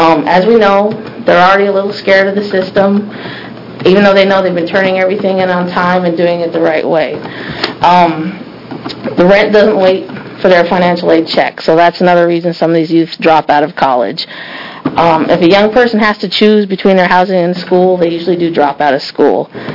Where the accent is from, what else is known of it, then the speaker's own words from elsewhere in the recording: Oregon, United States; because I'm from the Multnomah County area